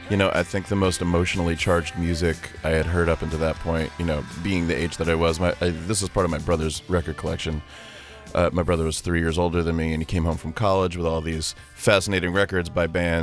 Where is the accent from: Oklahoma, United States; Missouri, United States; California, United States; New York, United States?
New York, United States; when I was a little kid, I used to be in like musicals and stuff, growing up in New York